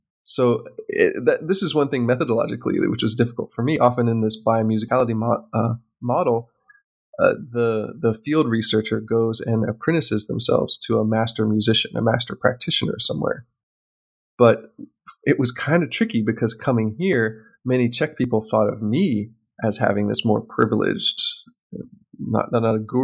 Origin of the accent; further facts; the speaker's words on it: United States; because I'm an American and sometimes it's less concrete.